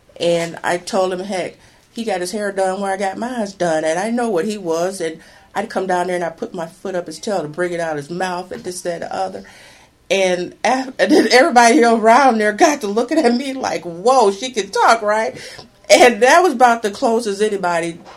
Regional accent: Birmingham, Alabama, United States; moved away as an adult; now in Lansing, United States; Birmingham, Alabama.

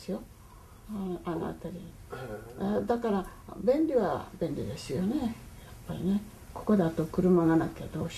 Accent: Kure, Hiroshima, Japan; born there; 大正15年10月16日、暮れで生まれたんです

